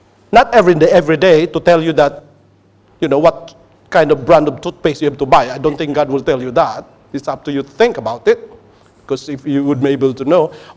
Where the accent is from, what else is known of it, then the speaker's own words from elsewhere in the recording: Philippines; As a Filipino, many years ago, let's say 20 years ago